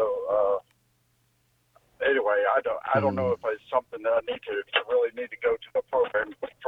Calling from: Lafayette, Louisiana, United States; I'm calling from the Lafayette, Louisiana area.

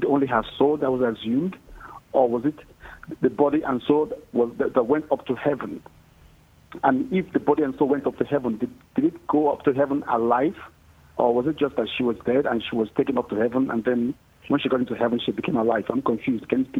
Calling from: Lagos, Nigeria; Yes, I'm calling from Lagos, Nigeria.

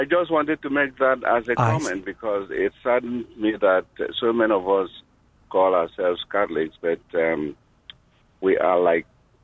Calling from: Portland, Oregon, United States; And I'm calling from Portland, Oregon.

